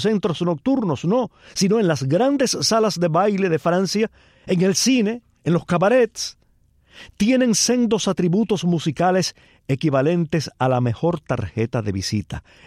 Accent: Cuba; como cubanos

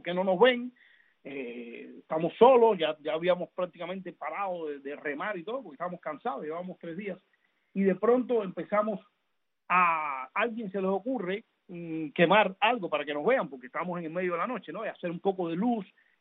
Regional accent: Cuba; moved away; yo salí de Cuba en una balsa

